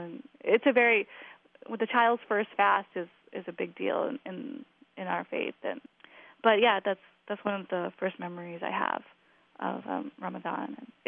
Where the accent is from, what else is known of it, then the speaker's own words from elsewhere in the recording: Glendale Heights, Illinois, United States; I am from Glendale Heights, Illinois. I am 28 years old, mom of two.